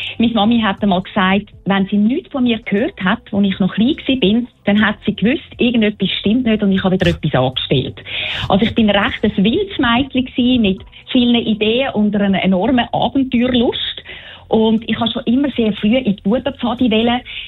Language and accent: German; Fribourg, Switzerland; also born or lived in Zurich; ich bin aufgewachsen in der französischen Schweiz, in Fribourg. Bis zur dritten Klasse habe ich dort die Schule zweisprachig besucht, bevor wir dann auf Zürich gezügelt sind. Und heute lebe ich in der Nähe von Zürich.